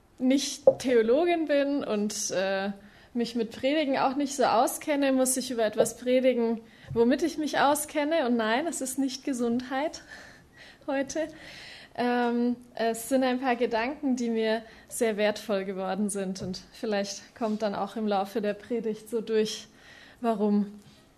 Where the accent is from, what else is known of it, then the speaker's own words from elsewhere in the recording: Erlangen, Bavaria, Germany; ich komme aus Erlangen, bin auch in der Gemeinde Erlangen.